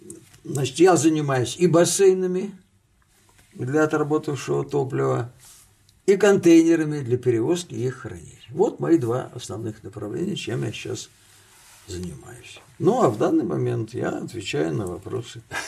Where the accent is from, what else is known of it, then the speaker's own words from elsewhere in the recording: Belarus; born there; Мои родители были крестьяне по происхождению. В 1932 году, когда я родился в Белоруссии, это родина моих родителей, был голод.